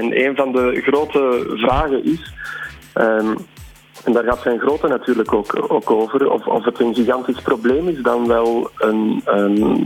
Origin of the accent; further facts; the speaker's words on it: Belgium; En wij komen uit België, dus er zit een typisch Belgisch gevoel van surrealisme bij deze figuur.